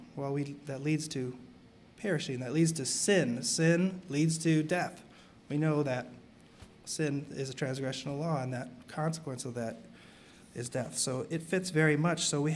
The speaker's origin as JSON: {"language": "English", "region": "Wisconsin", "country": "United States", "tie": "born or raised there", "said": "Now, growing up in Wisconsin, we moved in several different places, but the place we stayed at longest was actually where my grandma and grandpa lived."}